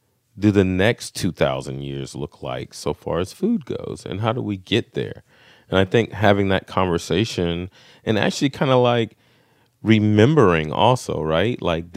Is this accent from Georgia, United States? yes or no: yes; Brunswick, Georgia, United States; I was raised here in Brunswick, Georgia, went off in the military for 10 years